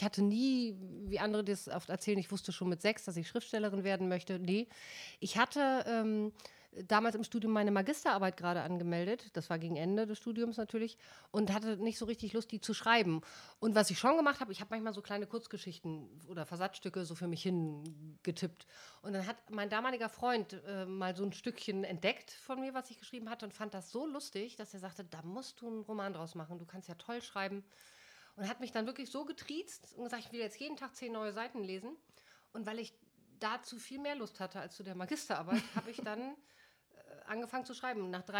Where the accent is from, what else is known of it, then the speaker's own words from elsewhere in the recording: Rhineland, Germany; now in Hamburg, Germany; Das merke ich lustigerweise vor allen Dingen dann, wenn ich nach längerer Zeit mal wieder in meine alte Heimat komme. Dann merke ich, wie die Rheinländer